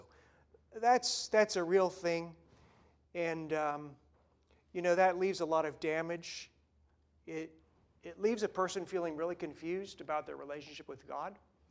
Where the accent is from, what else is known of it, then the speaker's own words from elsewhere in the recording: California, United States; You know, I'm a Californian.